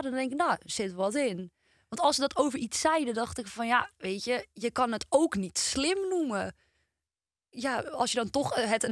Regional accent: Purmerend, North Holland, Netherlands; En ik kwam uit Purmerend

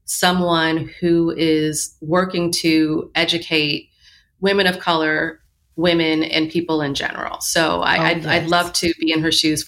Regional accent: Michigan, United States; I grew up in Michigan. It was freezing cold.

